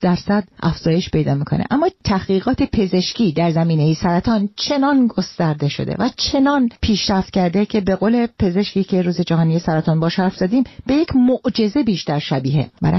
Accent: Iran

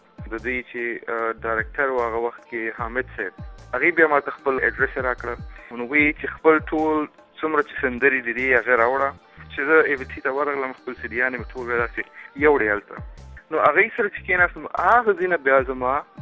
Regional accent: Peshawar, Khyber Pakhtunkhwa, Pakistan; او زه په پېښور کې زېږېدلی یم او مالته کلان شوی یم، لوی شوی یم. پلار مې اصلاً کندهار څخه دی.

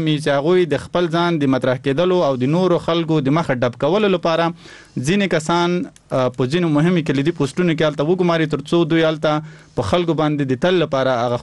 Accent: Paktia, Afghanistan; موږ د پکتیا دی ولسونو غږ اوچت ک

